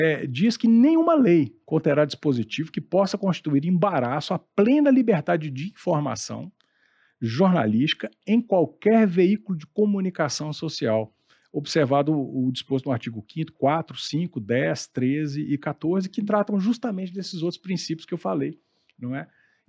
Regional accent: Minas Gerais, Brazil; e para nós também, né, que somos mineiros

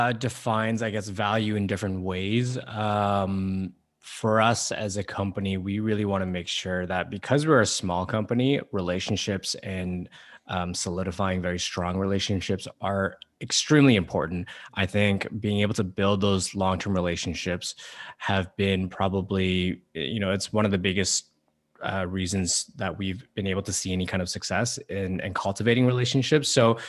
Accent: Alberta, Canada; you know, I grew up in Alberta

